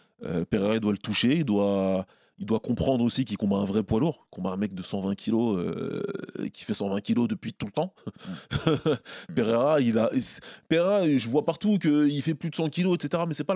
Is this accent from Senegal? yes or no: yes; Senegal; Et je suis sénégalais, n'oublions pas.